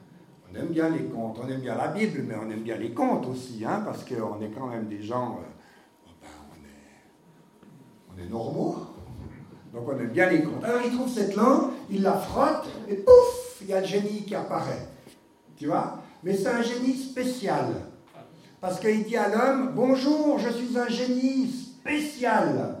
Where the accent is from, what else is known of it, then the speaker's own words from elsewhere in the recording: Switzerland; je suis pas un narrateur américain, je suis suisse